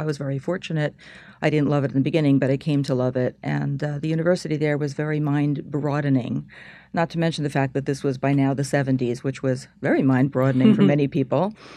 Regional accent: Zurich, Switzerland; also born or lived in Philadelphia, United States; I was born in Philadelphia, and when I was about 10 years old, my father, who was Swiss, decided to go back to his homeland. So he went back to Zurich for 1 year and decided to stay.

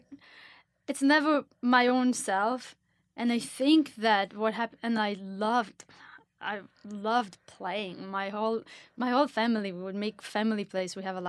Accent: Israel; English is a second language; she had a very similar accent to my accent, and I'm from Israel.

